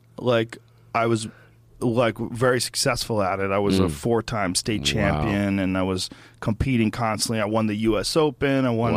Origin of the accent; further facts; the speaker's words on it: Newton Upper Falls, Massachusetts, United States; I grew up in Newton Upper Falls, which is like a suburb of Boston.